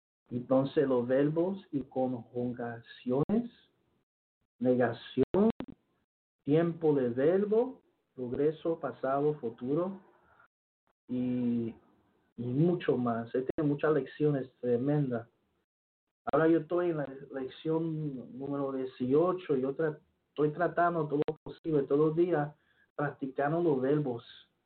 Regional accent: New York, United States; born there; also born or lived in Guánica; un poco de inglés, porque yo nací aquí en Nueva York. Me hicieron en Guánica, Puerto Rico. Yo soy de Guánica, mi mamá, indígena, el haplogroup A. Indígena, y mi papá nació en Calle, Puerto Rico, Borinquen.

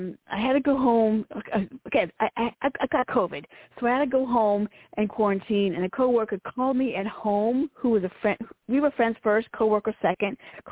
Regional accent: Virginia, United States; I am from Virginia.

